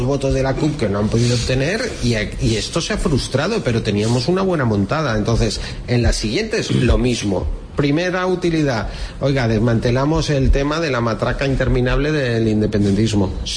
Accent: Catalonia, Spain; aquí somos catalanes, ¿eh? Todos

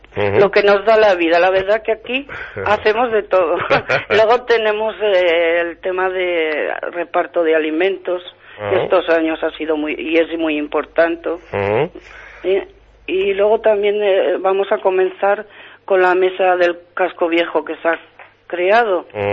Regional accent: Navarre, Spain; somos navarros y somos españoles

